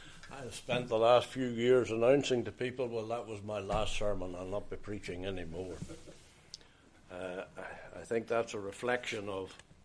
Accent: Lisnaskea, Northern Ireland, United Kingdom; born there; I was born outside Listnaskee, in a wee place called Kinahe, townland of Kinahe.

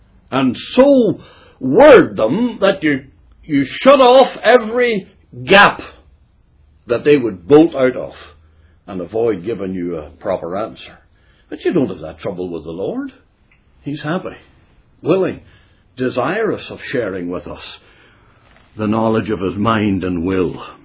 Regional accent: Enniskillen, Northern Ireland, United Kingdom; When I used to stand in my hometown of Enniskillen in an open-air meeting

